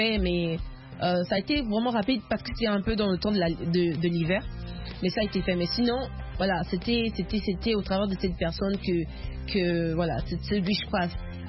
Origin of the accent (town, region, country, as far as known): Port-Gentil, Ogooué-Maritime, Gabon; born there